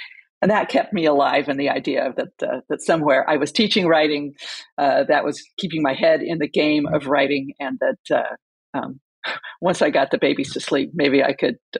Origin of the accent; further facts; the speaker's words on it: California, United States; And I grew up in California